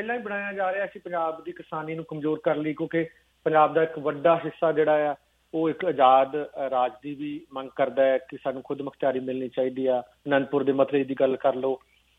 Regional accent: Punjab, India; now in Canada; ਮੇਰਾ ਪਿੰਡ ਅਜੇ ਸ਼ੀਨਾ ਕਰਮ ਸਿੰਘ ਆ ਆਪਣਾ ਅੰਮ੍ਰਿਤਸਰ ਡਿਸਟ੍ਰਿਕਟ ਦੇ ਵਿੱਚ, ਮੇਰਾ ਪਰਿਵਾਰ ਉੱਥੇ ਅਜੇ ਵੀ ਵਾਹੀ ਕਰਦਾ, ਤੇ ਮੈਂ ਖੁਦ ਖੇਤੀ ਨਾਲ ਜੁੜਿਆ

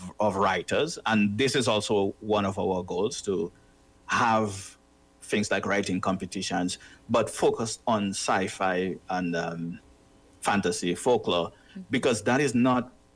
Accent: Grandfort, Dominica; Basically, where I'm from in Dominica, I'm from Grandfort. And I like to say Grandfort is in a valley, but it's on top also a mountain. So it's right below the lake.

